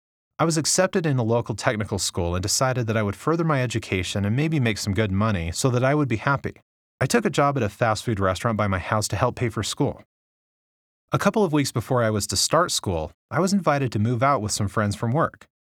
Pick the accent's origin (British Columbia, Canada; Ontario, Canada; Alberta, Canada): British Columbia, Canada; Vancouver; born there; I was born in Vancouver, Canada. My family, who were Roman Catholics, raised me as a Roman Catholic until I was 12 years old. I've been Muslim for approximately 6 years